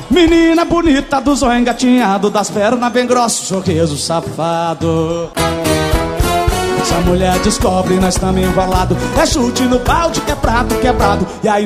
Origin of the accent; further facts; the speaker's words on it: Rio Verde, Goiás, Brazil; E essa é a moda daqui do Goiás. Eu saí de Rio Verde, passei lá no Faina. Tô muito feliz de cantar aqui em Goiânia.